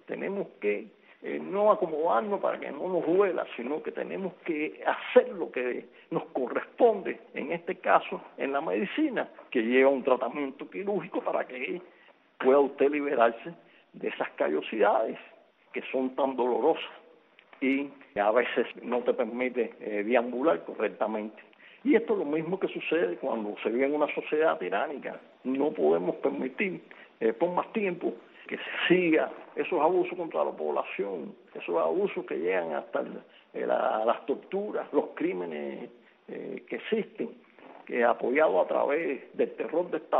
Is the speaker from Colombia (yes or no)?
no; Cuba; tenemos que ser conscientes como cubanos que a pesar de estar como cubanos muy poco tiempo en la tierra